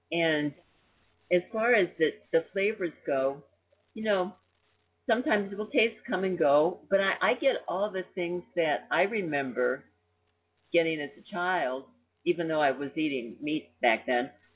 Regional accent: Midwest, United States; I grew up in the Midwest, and everything, trust me, had meat in it.

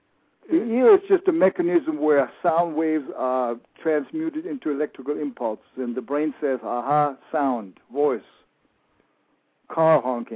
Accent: Germany; English is a second language; I'm a very German man, born and raised in Germany

